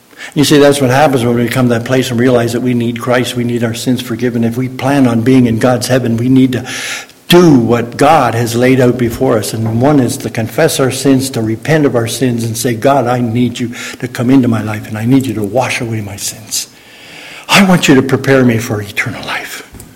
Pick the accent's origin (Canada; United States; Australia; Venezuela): Canada; Ontario; I grew up on the outside of Toronto, just south of the Malton Airport. It was all farms.